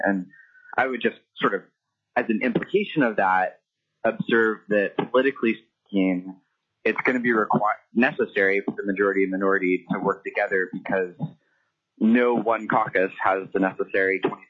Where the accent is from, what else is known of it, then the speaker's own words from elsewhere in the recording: Sitka, Alaska, United States; Yes, for the record … I'm from Sitka.